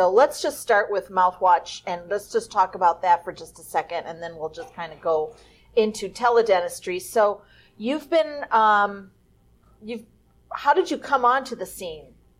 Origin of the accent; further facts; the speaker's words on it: Milwaukee, Wisconsin, United States; I'm from Wisconsin, from Milwaukee. There's a bunch of Hermans there.